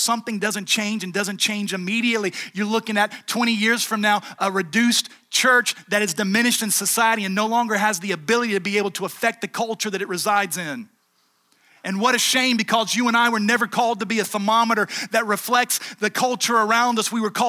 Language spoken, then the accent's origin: English; South Carolina, United States; Remember preaching on the streets of Greenville, South Carolina, which is right outside of my hometown